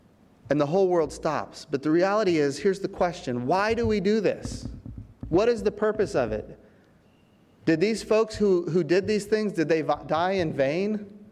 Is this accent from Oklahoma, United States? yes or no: yes; Oklahoma, United States; A lot of people in this room have heard me as a member of Congress talk about weather because I come from Oklahoma